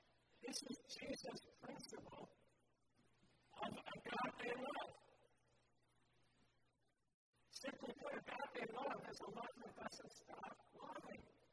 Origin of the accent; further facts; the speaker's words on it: Brooklyn, New York, United States; I grew up in Brooklyn, New York, and I didn't teach these principles on the street.